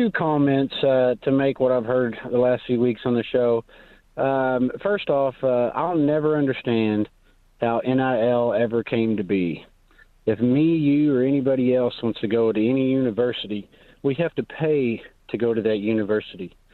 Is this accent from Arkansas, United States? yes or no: yes; Arkansas, United States; also born or lived in Southern California; I was born and raised here in Arkansas, and I left and went to Southern California for 23 years.